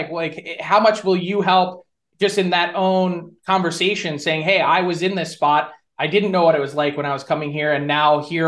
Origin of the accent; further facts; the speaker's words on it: United States; Yeah, as an American myself, I've worked in Canada for 8 years.